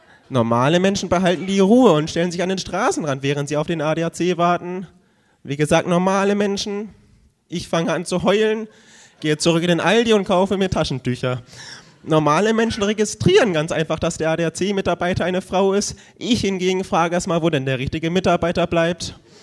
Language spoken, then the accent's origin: German; Erlangen, Bavaria, Germany; Ich komme auch aus Erlangen